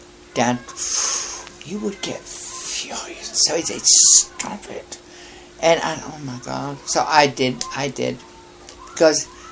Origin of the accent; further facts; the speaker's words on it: England, United Kingdom; They knew with me being English that I would be lenient.